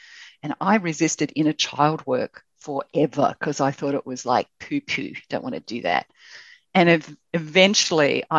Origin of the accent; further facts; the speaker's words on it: Australia; One thing that I really appreciate about being Australian and the upbringing I have